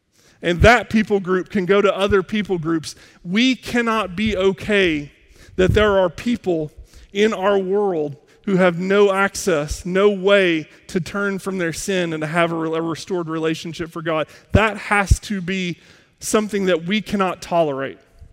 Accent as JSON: {"language": "English", "country": "United States", "tie": "born or raised there", "said": "I had the fortune of growing up in America where I can find a Bible if I want one."}